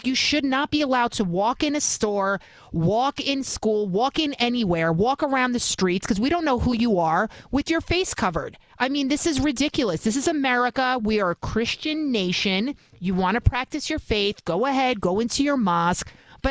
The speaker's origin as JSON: {"language": "English", "region": "New York", "country": "United States", "said": "I'm disgusted with New York. I wouldn't live here if I didn't have my entire family"}